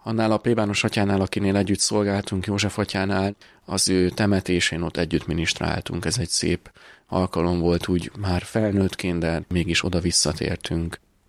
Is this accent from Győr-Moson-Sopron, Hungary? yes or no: no; Dunakeszi, Pest, Hungary; born there; családilag bár Dunakeszin születtem, de nagyszüleim révén Komárom-Esztergom vármegyéből származom, Bajnáról, egy gyönyörű településről